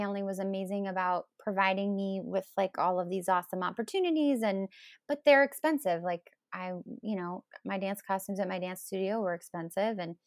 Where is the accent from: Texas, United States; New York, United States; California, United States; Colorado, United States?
Colorado, United States; Denver; I grew up in Denver, Colorado.